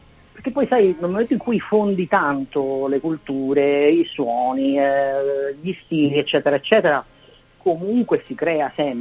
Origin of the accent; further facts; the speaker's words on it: Naples, Campania, Italy; io sono napoletano tra l'altro.